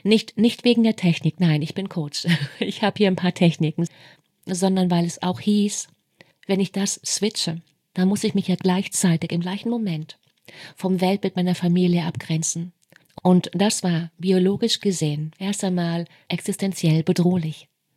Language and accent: German; eastern Germany, Germany; Schau, ich bin im Osten aufgewachsen.